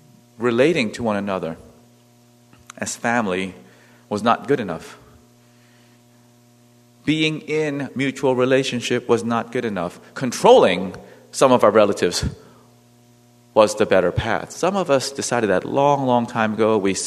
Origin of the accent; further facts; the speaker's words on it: South Korea; is a huge Korean diaspora all over the world. We have to be the best at everything. Why? Because my home country has suffered colonial humiliation for 5,000 years.